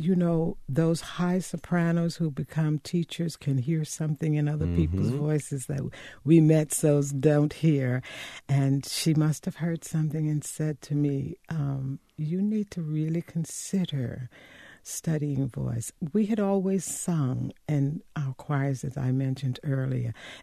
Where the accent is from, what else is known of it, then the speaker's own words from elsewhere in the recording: Macon, North Carolina, United States; also born or lived in Guilford County; We grew up in Warren County, in the northeast, just 7 miles short of the Virginia line, in a little hamlet called Macon.